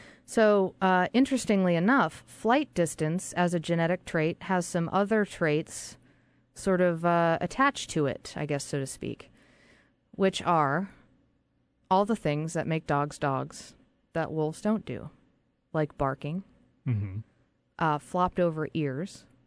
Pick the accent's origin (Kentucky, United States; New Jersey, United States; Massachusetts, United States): Massachusetts, United States; Hampshire College in Massachusetts, my home state